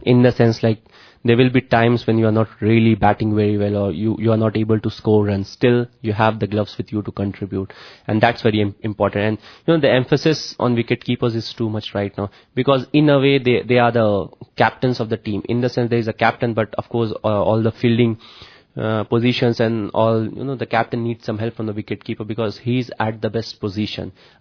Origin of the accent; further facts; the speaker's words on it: India; English is a second language; it's not one of my mistakes that I'm born and brought up in India.